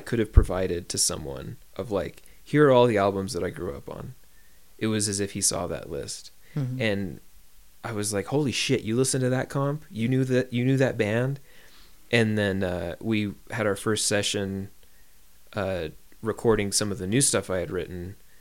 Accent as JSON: {"language": "English", "town": "Pueblo", "region": "Colorado", "country": "United States", "tie": "born or raised there", "said": "I'm from Pueblo. I pulled the name from a street I grew up on in Pueblo."}